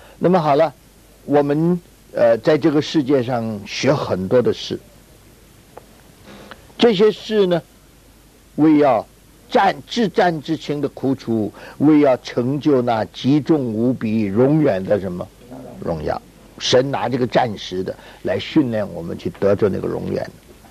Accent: China; 我们中国人说，一个人老在屋里窝在那儿

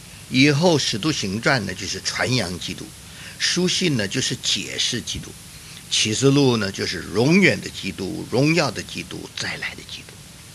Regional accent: China; 我们中国人喜欢读三国志

